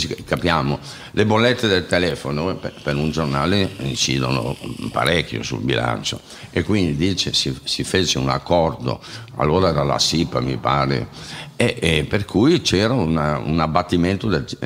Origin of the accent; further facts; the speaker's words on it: Bergamo, Lombardy, Italy; born there; Sono nato a Bergamo, mi piace la polenta, la mangio tre volte alla settimana